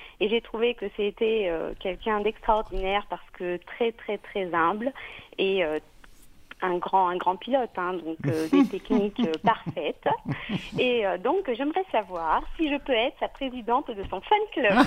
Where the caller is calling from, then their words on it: Auvergne-Rhône-Alpes, France; Et j'appelle de l'Isère.